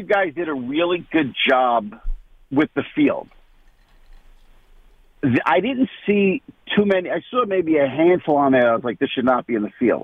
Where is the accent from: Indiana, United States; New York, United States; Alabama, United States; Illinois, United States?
New York, United States; New York City; maybe it's because I'm a New Yorker.